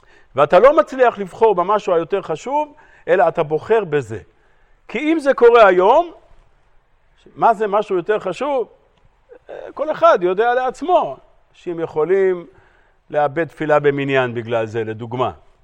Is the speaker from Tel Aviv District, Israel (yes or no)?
no; Haifa, Haifa District, Israel; אני חיפאי